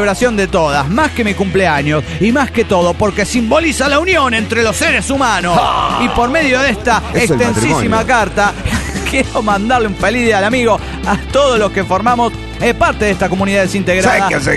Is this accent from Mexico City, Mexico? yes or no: yes; Mexico City, Mexico; del DF mexicano.